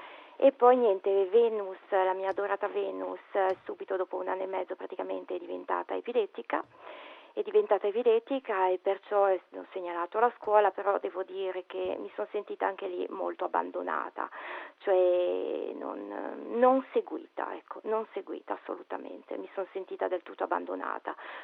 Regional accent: Imperia, Liguria, Italy; io sono di Imperia, arriva da una sessantina di chilometri da casa mia a Es, praticamente vicino a Nizza, vicino al confine.

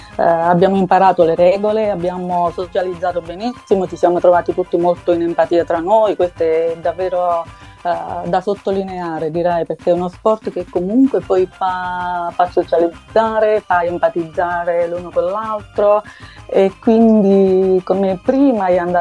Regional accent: Marsico Nuovo, Basilicata, Italy; Quando ero ragazza, diciamo che frequentavo l'associazione pallavolo al mio paese, Marsico Nuovo

